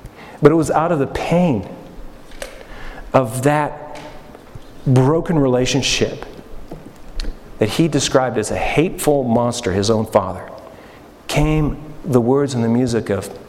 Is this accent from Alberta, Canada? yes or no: yes; Alberta, Canada; whether it was attending my hockey games growing up in Alberta, Canada, back when I was a kid